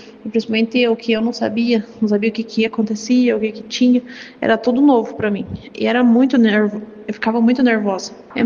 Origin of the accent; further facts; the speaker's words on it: Rio Bonito do Iguaçu, Paraná, Brazil; ocorreu uma tragédia lá na minha cidade, no Rio Bonito do Iguaçu, deu um tornado.